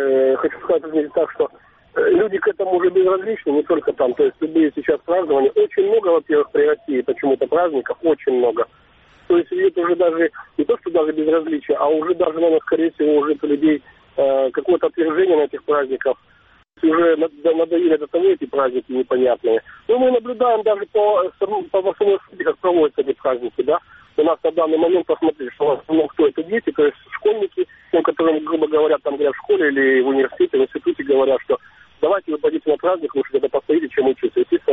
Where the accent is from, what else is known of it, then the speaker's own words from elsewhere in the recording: Crimea, Ukraine; я буду всегда говорить за Крым, потому что я крымчанин